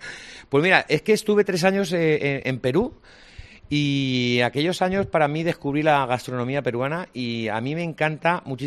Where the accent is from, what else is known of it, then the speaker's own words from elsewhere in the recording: Novelda, Valencian Community, Spain; also born or lived in Alicante; De Novelda, porque yo nací en Novelda. Bueno, nací en el hospital de Alicante, pero he pasado parte de mi infancia en Novelda.